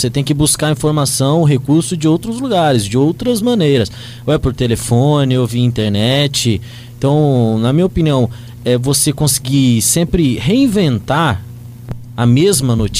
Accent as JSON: {"language": "Portuguese", "town": "Regente", "country": "Brazil", "said": "Eu comecei em Regente, eu sou de Regente."}